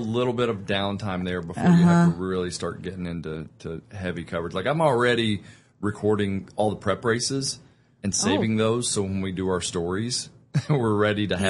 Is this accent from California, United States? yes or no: no; Richmond, Kentucky, United States; So I grew up in Richmond and just, went to high school at Madison Central, graduated